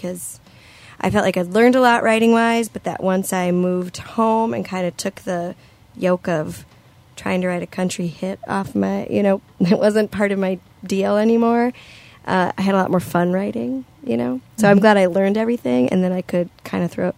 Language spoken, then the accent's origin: English; Minneapolis, Minnesota, United States; So I'm from the Twin Cities, and my husband's from the Twin Cities, and we'd gotten married while we lived down there